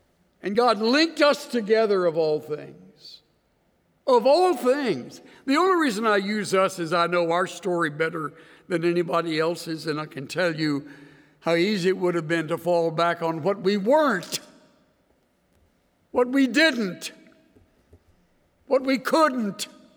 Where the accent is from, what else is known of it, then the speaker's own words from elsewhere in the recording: El Campo, Texas, United States; And me, I was from the Great White Way of El Campo. It's a dump.